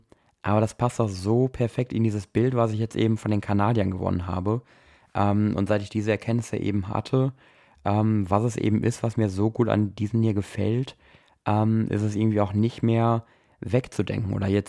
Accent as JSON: {"language": "German", "country": "Germany", "said": "wir als Deutsche"}